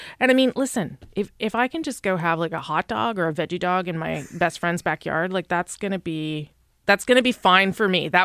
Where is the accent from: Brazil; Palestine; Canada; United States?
Canada; Newfoundland and Labrador; as a Newfoundlander living in Nova Scotia who hasn't seen their family since December 2019